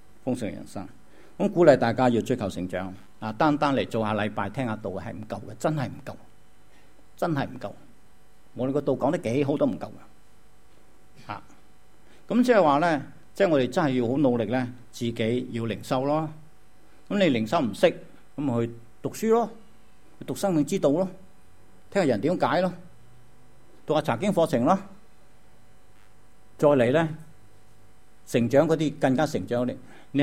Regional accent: Guangdong, China; 我哋广东人最好嘢，揾食揾食

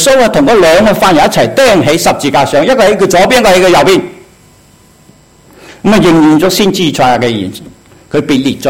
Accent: China; 我们中国人祝愿一个人离开世界之后，祝愿他就一路走好

